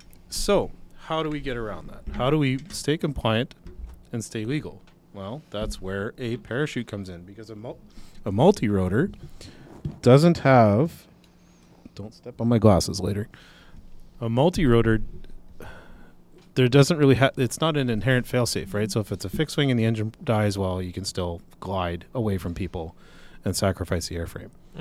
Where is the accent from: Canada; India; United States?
Canada; And as a Canadian, I get a letter of authority saying that I am responsible for the drone